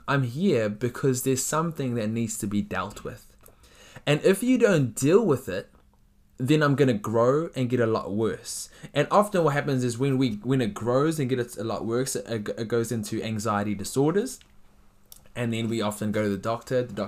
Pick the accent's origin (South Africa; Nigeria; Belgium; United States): South Africa; I'm from South Africa, and in South Africa, there is a lot of, there's a lot of hijacking of cars at traffic lights